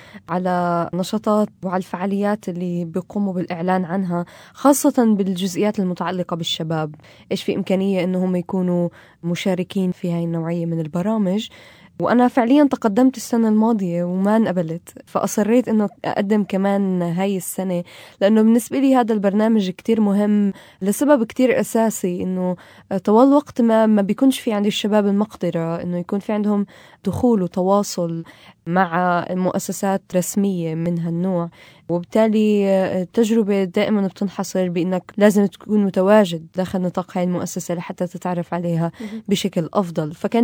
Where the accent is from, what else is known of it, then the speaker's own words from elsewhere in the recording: Jerusalem, Palestine; جيت من القدس، عمري 22 سنة.